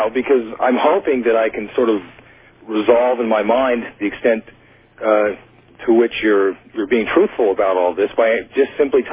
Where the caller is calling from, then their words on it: Thousand Oaks, California, United States; I'm calling from Thousand Oaks, California.